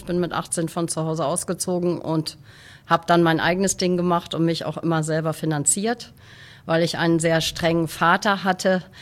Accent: Westerland, Schleswig-Holstein, Germany; Ich bin in Westerland auf Sylt geboren und aufgewachsen.

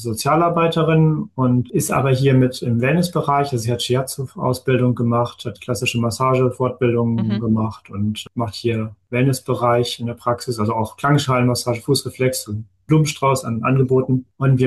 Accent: Hanover, Lower Saxony, Germany; Also ich war aus Hannover damals zum Beispiel.

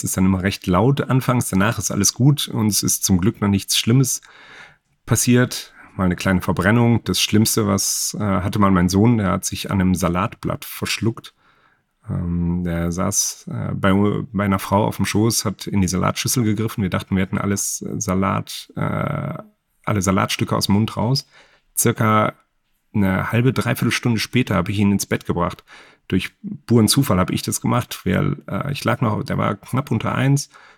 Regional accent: Rhineland, Germany; Und was ich als Rheinländer gelernt habe, der mit diesen, ja, komm, wir trinken zusammen, wir quatschen zusammen und Freundschaften aufgewachsen ist und damit groß geworden ist

